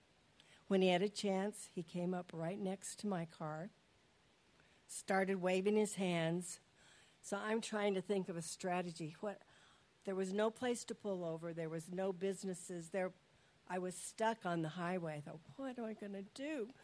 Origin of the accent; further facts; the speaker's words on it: Colorado, United States; I grew up in Colorado, and there our church went to a camp up in the mountains in Colorado.